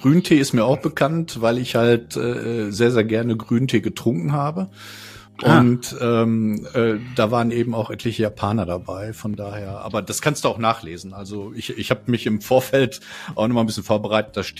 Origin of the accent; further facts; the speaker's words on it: Bavaria, Germany; Ich komme aus Franken.